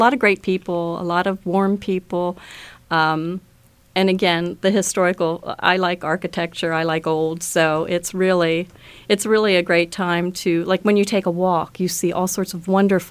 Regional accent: Wormleysburg, Pennsylvania, United States; I was born in Harrisburg

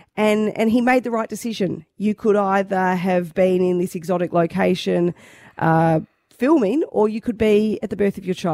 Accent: Wonga Park, Victoria, Australia; I grew up in Wonga Park and we were just surrounded by bush

